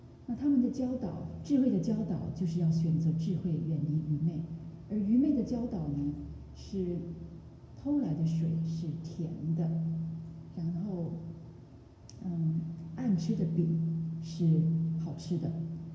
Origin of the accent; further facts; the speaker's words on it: China; 我们中国人都知道吃饭是什么意思吧？